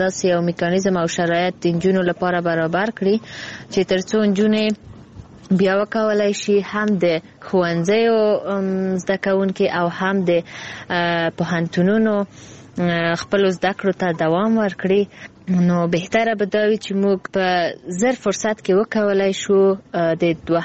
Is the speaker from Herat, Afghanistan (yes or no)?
yes; Herat, Afghanistan; زه پښتانه یم، هرات ولایت څخه.